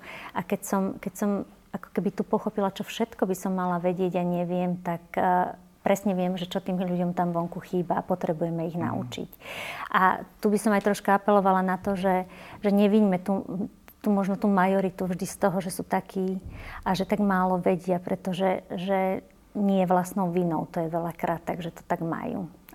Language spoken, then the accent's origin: Slovak; Považie, Slovakia; ja som vyrastala fakt v malej dedinke na Považí